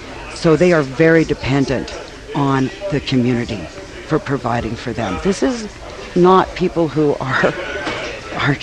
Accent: Berkeley, California, United States; I just happened to read about a program in Berkeley, my hometown actually in California

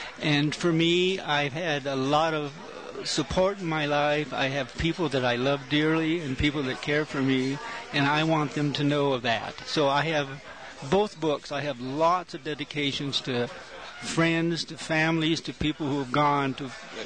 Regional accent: Washington, United States; born there; So, I was born in the Northwest, on Puget Sound area, so I do have some of that in my bloodstream.

